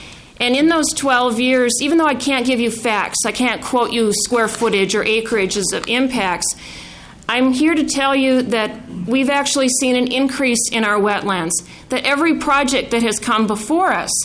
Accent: Columbus, Minnesota, United States; I am from Columbus, and most of you probably have never heard of Columbus. We are a community located in the northeast corner of Anoka County

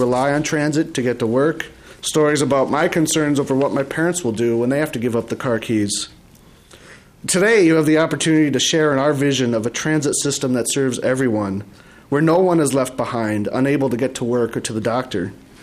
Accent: Hopkins, United States; I grew up in Hopkins, went away to college, and decided to pursue my graduate studies at the University of Michigan in Ann Arbor.

